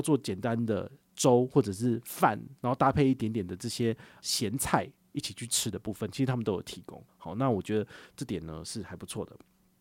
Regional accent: Taiwan; 那我们台湾人我自己本身就想要看电影啊，

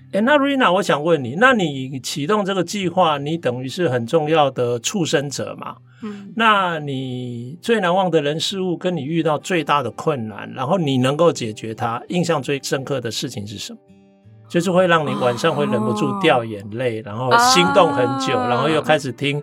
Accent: Taiwan; 但是我们台湾人都听得懂，因为我们好像连犯错都会是同样的错误啊，连口音也很接近

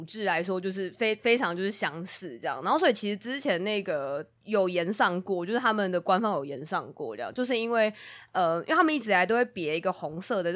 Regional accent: Taiwan; 我们直接拿我们是台湾人

